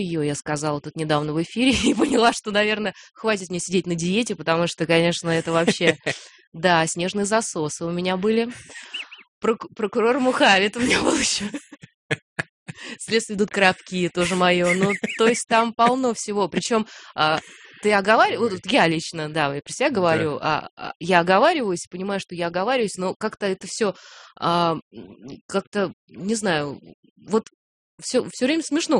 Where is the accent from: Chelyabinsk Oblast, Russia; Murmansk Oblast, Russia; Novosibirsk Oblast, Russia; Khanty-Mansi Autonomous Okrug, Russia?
Novosibirsk Oblast, Russia; Novosibirsk; когда я приехала, я сама из Новосибирска, у меня был говор. Мне казалось, что у меня говор был.